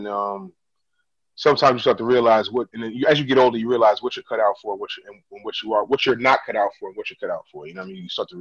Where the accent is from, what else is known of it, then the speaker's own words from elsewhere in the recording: Ghana; I'm Ghanaian